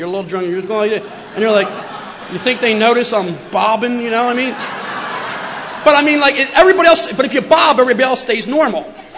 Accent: New Jersey, United States; Yeah, because I'm from Jersey. Am I all right?

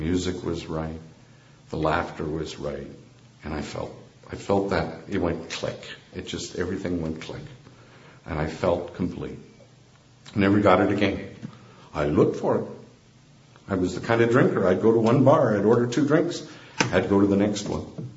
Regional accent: London, Ontario, Canada; I'll never forget walking down the main street of my hometown, London, Ontario.

